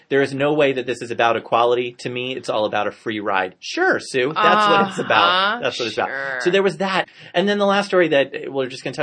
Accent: New Jersey, United States; And kudos to Governor Chris Christie in my home state of New Jersey who supports him being fired.

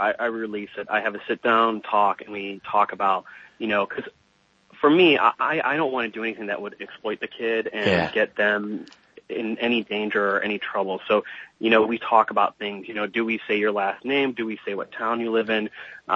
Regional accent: Illinois, United States; Joseph's story is so fascinating to me because I grew up outside Chicago. So, you know, the northern part of America

